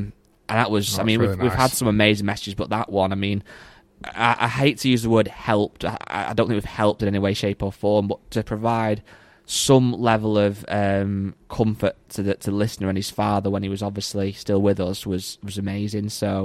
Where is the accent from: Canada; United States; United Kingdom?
United Kingdom; England; partly because I'm from England and it's obviously often held in Britain or whatever.